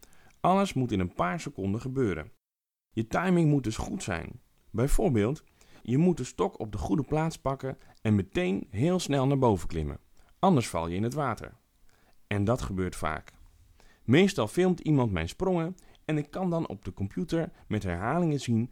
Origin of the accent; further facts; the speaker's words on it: Zeeland, Netherlands; Ik kom uit Zeeland, maar mijn ouders zijn Friezen